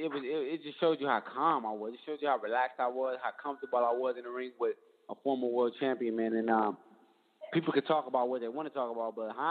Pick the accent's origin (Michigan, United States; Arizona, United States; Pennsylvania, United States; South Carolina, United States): Michigan, United States; Detroit; I mean, like I said, I'm from Detroit, man. There's nobody and nothing in this world that I fear.